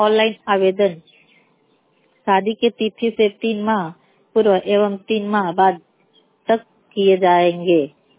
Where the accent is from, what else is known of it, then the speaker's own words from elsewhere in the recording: Marda, Uttar Pradesh, India; ग्राम मर्दा पोस्ट मर्दा जिला गाजीपुर की रहने वाली हूँ।